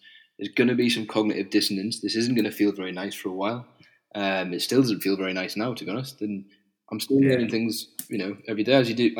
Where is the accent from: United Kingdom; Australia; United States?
United Kingdom; North East England; so the cold is kind of my natural home as a Geordie, I suppose